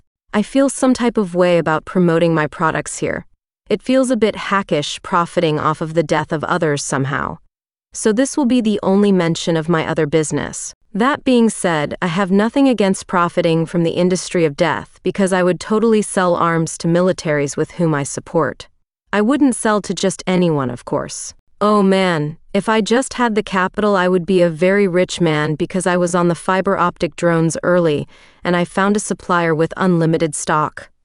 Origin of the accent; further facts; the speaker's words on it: United States; At the end of the day, I'm American, but also a black man in America, so I'm obviously patriotic as fuck